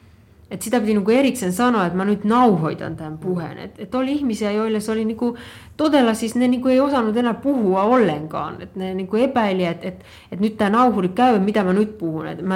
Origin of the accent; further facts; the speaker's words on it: Estonia; moved away as an adult; now in Finland; Virossa se ainakin silloin, vuonna 1989 tai 1990, kun mä muutin Suomeen töihin